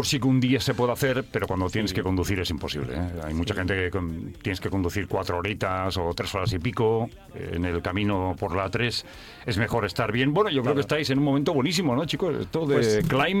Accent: Catalonia, Spain; Yo me siento muy catalán, me siento muy español, me identifico con la bandera, con la gente

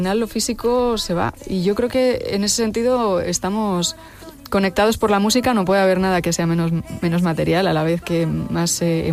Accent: Cuenca, Castilla-La Mancha, Spain; born there; Me hace muchísima ilusión estar aquí porque además nací en Cuenca, aunque no he vivido allí mucho tiempo.

